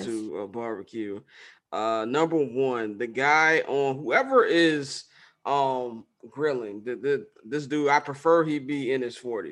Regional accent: Chicago, Illinois, United States; I'm from Chicago, so we'll find things to do regardless. But, you know, I mean, hey, when you're born in it, now I've been removed from it for such a long time

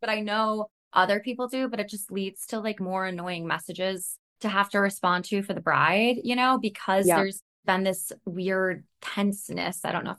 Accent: Georgia, United States; Cause I'm from Georgia and you get married as soon as you graduate college.

